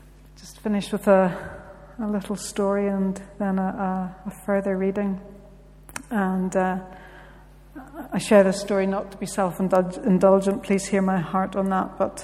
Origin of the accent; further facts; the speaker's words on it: Bangor, Northern Ireland, United Kingdom; The ancient monastery in my hometown of Bangor